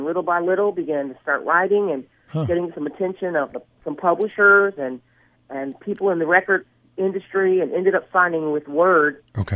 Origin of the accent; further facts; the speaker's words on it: Jackson, Michigan, United States; But I grew up in Jackson, Michigan, not far from Detroit.